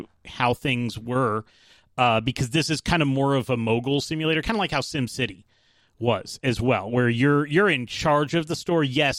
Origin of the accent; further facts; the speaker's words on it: Atlanta, Georgia, United States; I grew up here in Atlanta. We didn't have snow. Yes, it was uphill because it's very hilly here.